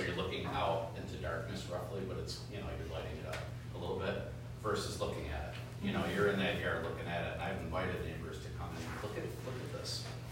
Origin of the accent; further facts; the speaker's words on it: New York, United States; now in Deerfield, United States; I grew up in New York, now I'm in Deerfield for a reason.